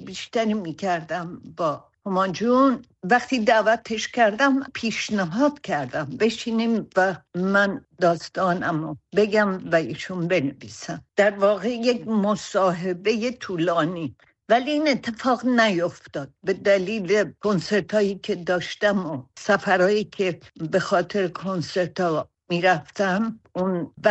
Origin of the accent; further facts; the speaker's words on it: Iran; moved away; از وقتی که از ایران اومدم بیرون